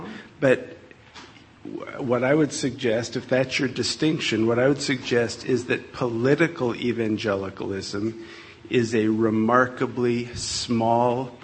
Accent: Pella, Iowa, United States; When I was a kid, growing up in Pella, Iowa, the son of the preacher

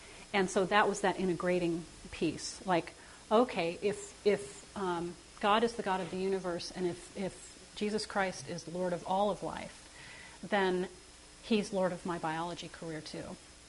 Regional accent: Dallas, Texas, United States; now in Louisiana, United States; When I moved from Texas to Louisiana, we had lived in a big urban, well, in Dallas, and I used to go to this stream on my bicycle and sit and watch the water.

